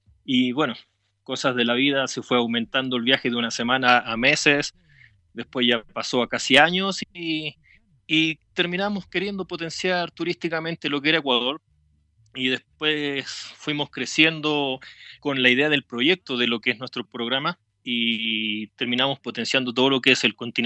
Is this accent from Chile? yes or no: yes; Chile; como chilenos nosotros tenemos un acento, tenemos una forma de hablar totalmente distinta, primero muy rápido. Y después de hablar rápido tenemos modismos que no se conocen en otros lugares, que solo chilenos pueden entender.